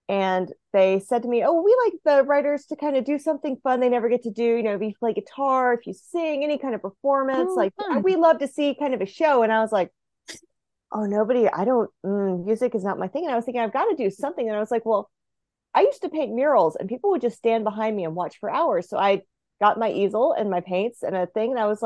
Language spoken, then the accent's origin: English; the South, United States; I'd never been to that area. I'm from the South.